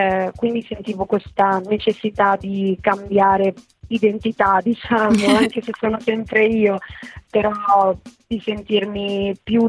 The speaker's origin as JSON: {"language": "Italian", "region": "Liguria", "country": "Italy", "lives_now": "Milan, Italy", "said": "io appunto non sono friulana ma sono ligure e abito a Milano"}